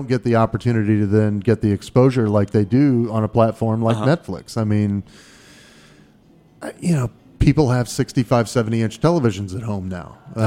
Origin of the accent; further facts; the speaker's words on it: Midwest, United States; now in Washington, United States; I grew up in the Midwest and grew up before all of this was obviously a point of contention.